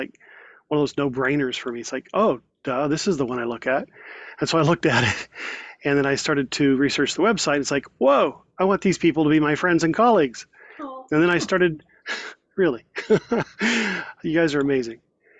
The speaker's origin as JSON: {"language": "English", "town": "Norman", "region": "Oklahoma", "country": "United States", "said": "from Norman, Oklahoma."}